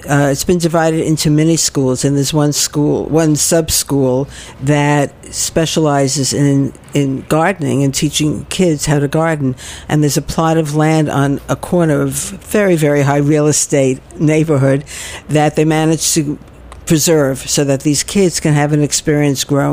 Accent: Brooklyn, New York, United States; And growing up in Brooklyn, not too far from where we are right now, during World War II, I was a child, we all had victory gardens.

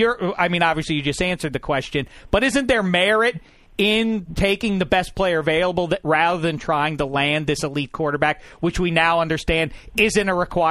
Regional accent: Pittsburgh, Pennsylvania, United States; in the 70s growing up in Pittsburgh, it was always, hey, that's what the Steelers

